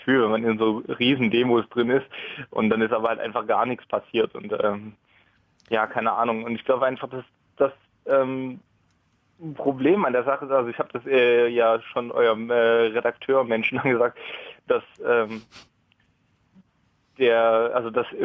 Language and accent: German; Dresden, Saxony, Germany; Ja, also ich komme ja eigentlich aus Dresden irgendwie